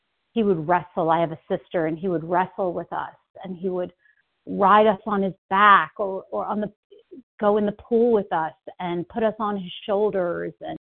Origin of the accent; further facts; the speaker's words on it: Long Island, New York, United States; born there; So I was born on Long Island, New York, in 1968. Yep, just turned 57.